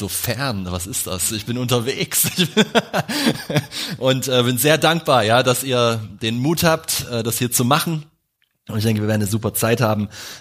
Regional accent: Euskirchen, North Rhine-Westphalia, Germany; wir sind aus Euskirchen, das ist in der Nähe von Köln

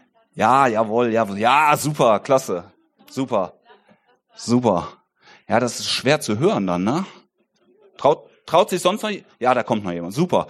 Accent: Bruchmühlen, Lower Saxony, Germany; Ich komme aus Bruchmühlen. Das muss man nicht kennen. Ich sag immer, Ich sag immer, wenn ihr von der Autobahn abfahrt und nach der dritten Kuh links abbiegt, dann sind wir da irgendwo. Das ist wirkliche Landgemeinde.

